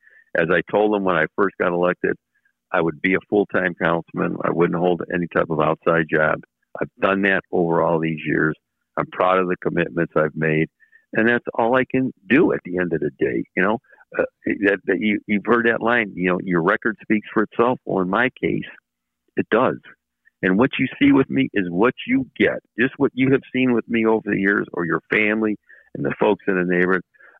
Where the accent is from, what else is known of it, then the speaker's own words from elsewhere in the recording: Collinwood, Ohio, United States; because I was born in Glenville, raised in Collinwood. I've never lived in a neighborhood where there weren't black folks.